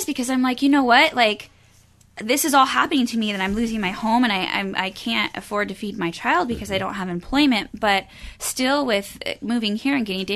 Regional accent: Sacramento, California, United States; Yeah, so I came from Sacramento, and I was a homeless single mom.

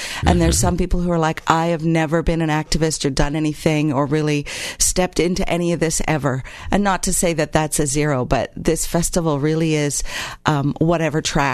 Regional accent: Canada; I'm 53, so I came at the end of the Vietnam War, and I grew up in Canada, too

